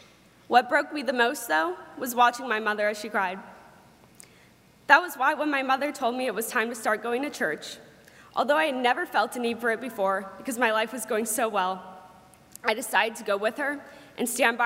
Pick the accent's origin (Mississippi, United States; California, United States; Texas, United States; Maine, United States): Maine, United States; York; born there; I was born in York, Maine, to two loving parents in what you would consider to be a well-off family and a beautiful home.